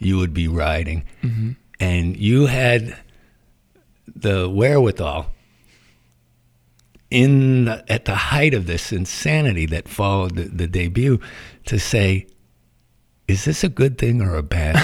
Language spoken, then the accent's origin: English; Ireland; being Irish myself, I gave you the only advice I could give you